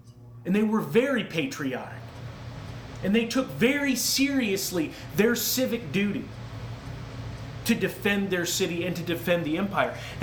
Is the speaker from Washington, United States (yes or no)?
no; Texas, United States; Just like as a Texan, I like barbecue and sports teams that lose a lot.